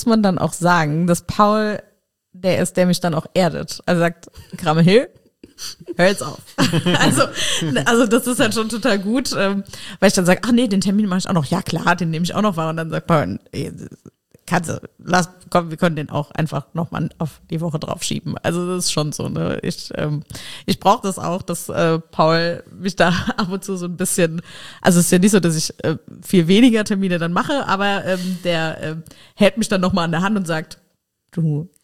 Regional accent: Nennig, Saarland, Germany; Ich bin, habe eben gesagt, in Nennig aufgewachsen und aus meinem Kinderzimmerfenster sah man Katernum.

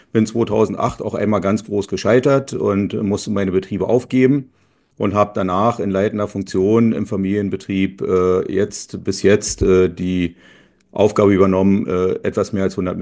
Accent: East Germany, Germany; ich komme ja aus dem System des Sozialismus, aus der DDR, war ja die ersten 15 Jahre meines Lebens braver Staatsbürger

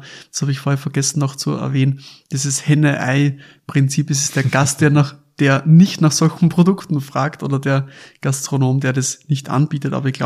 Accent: Lower Austria, Austria; weil wenn ich zurückdenke bei uns in Niederösterreich, wo ich so 14, 15, 16 war, da war es ab 16 schon erlaubt, alles zu trinken.

